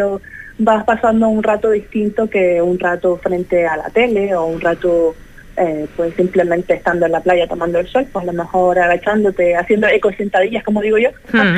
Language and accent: Spanish; El Cotillo, Canary Islands, Spain; la isla de mi familia, y yo siempre que puedo, cada vez que tengo momentos de vacaciones, me voy a Fuerteventura, al Cotillo precisamente. Para mí es mi pueblo.